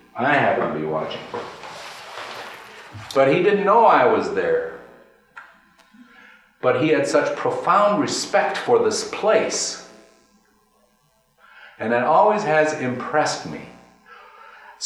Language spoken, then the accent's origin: English; Waterloo, Iowa, United States; I'm from Waterloo, Iowa. We don't know how it goes in South Dakota.